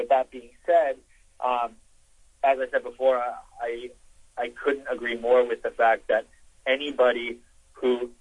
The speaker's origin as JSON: {"language": "English", "town": "Vancouver", "region": "British Columbia", "country": "Canada", "tie": "born or raised there", "said": "I grew up in Vancouver, Canada, so I didn't play a lot of football, but I played a lot of sports."}